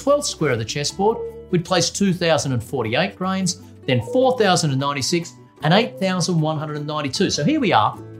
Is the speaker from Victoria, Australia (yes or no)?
no; New South Wales, Australia; in my home state of New South Wales in Australia